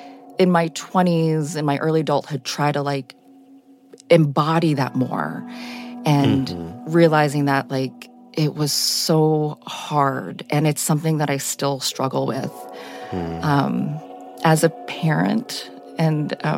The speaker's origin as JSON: {"language": "English", "town": "Chappaqua", "region": "New York", "country": "United States", "tie": "born or raised there", "said": "And I was raised in Chappaqua, New York, which is quite, you know, it's, there's all kinds of people who live there, but it's quite affluent."}